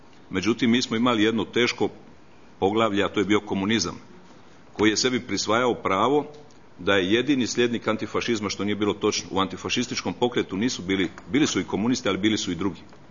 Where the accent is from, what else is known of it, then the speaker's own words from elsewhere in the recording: Split, Split-Dalmatia County, Croatia; jer bi Split, moj rodni grad, bio u Italiji.